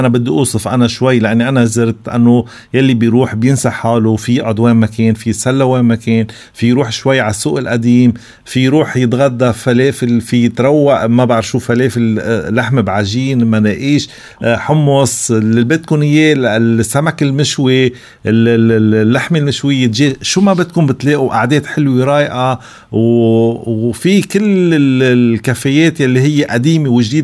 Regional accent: North Governorate, Lebanon; لاني انا شمالي ابن شمال، واشتغلت بالمينا واشتغلت بالشمال اعلاميا

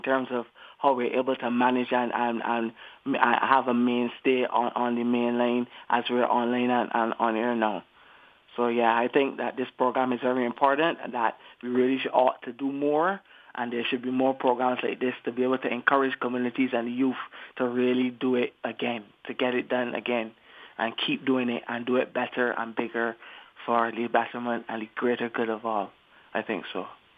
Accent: The Pine, Saint Michael, Barbados; I was raised there in the Pine.

